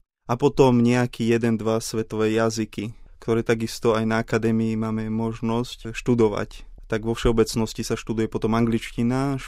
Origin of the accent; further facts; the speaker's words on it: Nová Bystrica, Žilina Region, Slovakia; Pochádzam z Novej Bystrice, je to malá dedina na Kysuciach.